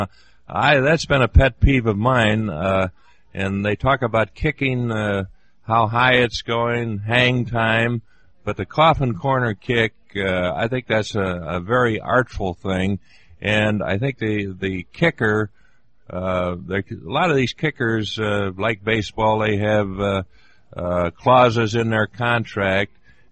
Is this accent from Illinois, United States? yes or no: yes; Chicago, Illinois, United States; I think it was just a thrill to play in my hometown, Chicago, Illinois, which I think is the greatest city in the world